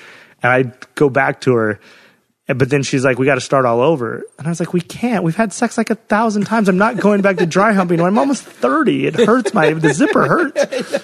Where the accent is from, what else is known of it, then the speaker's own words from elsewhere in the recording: Wyoming, United States; But I'm from Wyoming, so that's not like